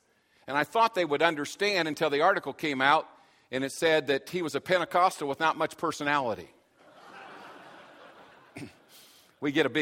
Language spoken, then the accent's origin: English; South Bend, Indiana, United States; So, I'm from Indiana. I was born in Indiana as well.